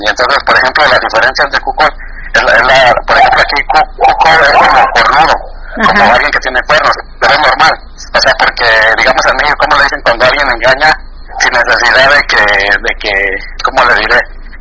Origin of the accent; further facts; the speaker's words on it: Mexico City, Mexico; now in Kansas City, United States; Yo soy de en Kansas City, pero realmente yo soy de la Ciudad de México.